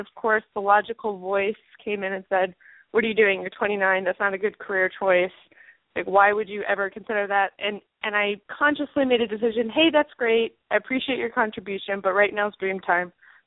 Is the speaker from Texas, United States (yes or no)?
no; Atlanta, Georgia, United States; also born or lived in China / Spain / San Francisco / New York; Well, I am originally from Atlanta, and I have lived all over the world, including China, Spain, San Francisco, New York, Montana, and a variety of other places.